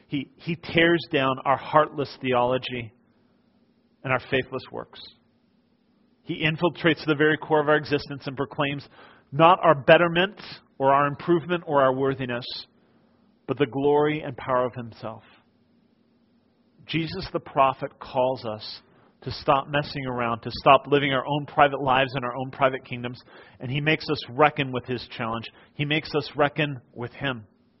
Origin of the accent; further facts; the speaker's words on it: East Coast, United States; now in California, United States; I grew up on the East Coast in my very young years. And back there, we didn't have the amazing beaches that you have here in California.